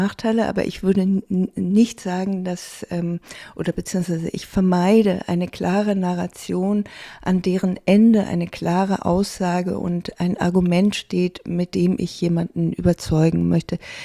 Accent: Hamburg, Germany; Ich komme ja aus Hamburg, was eben eine Küstenstadt ist.

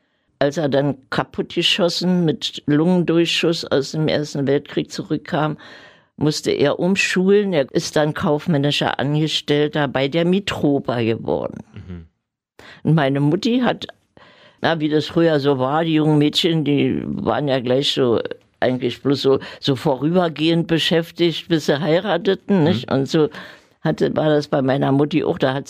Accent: Berlin, Germany; born or raised there

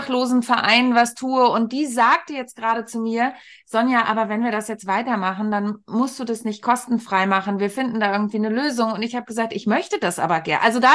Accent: Lower Saxony, Germany; Ich bin da in der Nähe aufgewachsen, aber ich möchte auch nicht wohnen.

